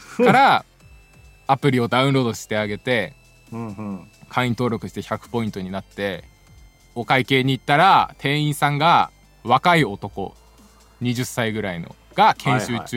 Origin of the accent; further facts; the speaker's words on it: Aomori, Japan; その地元の青森県でもロフトはあったからさ。